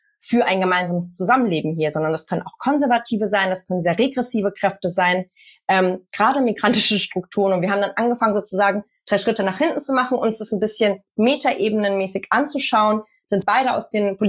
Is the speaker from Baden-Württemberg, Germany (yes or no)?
no; Hamburg, Germany; Ich komme aus Hamburg